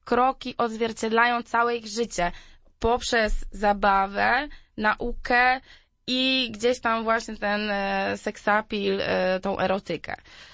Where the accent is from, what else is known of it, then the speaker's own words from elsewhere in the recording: Gorzów Wielkopolski, Lubusz Voivodeship, Poland; Bardzo chciałam wrócić do Gorzowa, bo zawsze jak tu przyjeżdżam, zawsze gdzieś tak łza się kręci z tęsknoty.